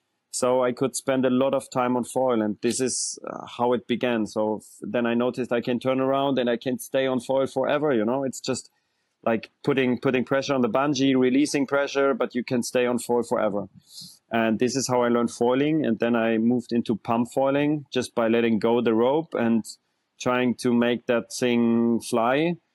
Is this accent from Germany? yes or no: yes; Bavaria, Germany; English is a second language; I was like just a landlocked guy. You know, as you know, I'm from Germany, so we are far from any ocean. I'm in next to Munich, so in the south, so really far from any ocean. And then I moved into a house which is pretty close to a river.